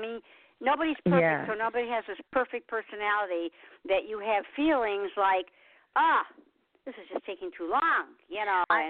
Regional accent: Detroit, Michigan, United States; And the home that I was raised in Detroit, right in Detroit, that's torn down too.

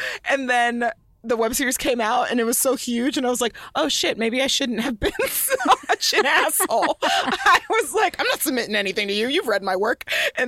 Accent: Allen, Texas, United States; I was working at the Outlet Mall near where I grew up in Allen, Texas.

